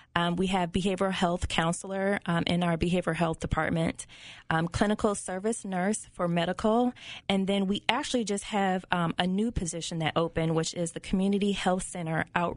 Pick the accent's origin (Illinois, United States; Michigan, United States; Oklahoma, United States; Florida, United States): Illinois, United States; Peoria; I am, born and raised in Peoria, Illinois.